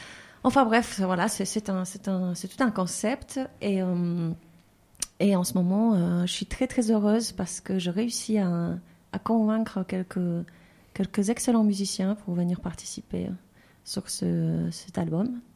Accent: Poland; French is a second language; je me rappelle quand j'étais petite en Pologne

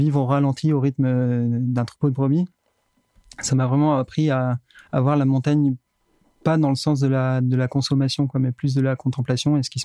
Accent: Le Monêtier-les-Bains, Provence-Alpes-Côte d'Azur, France; Eh bien, moi, je viens de Monnetier-les-Bains. J'ai grandi dans cette vallée et j'ai fait mon collège, mon lycée à Briançon.

